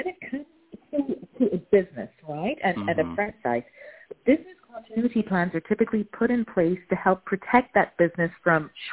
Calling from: Amsterdam, North Holland, Netherlands; I am calling from Amsterdam in the Netherlands.

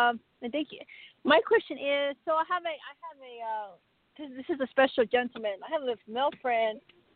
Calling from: Arizona, United States

